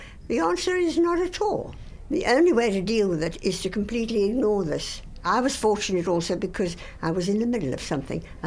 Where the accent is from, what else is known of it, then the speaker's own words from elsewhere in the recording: South Africa; started indeed to have to spend my life not as a white but as a South African with black and white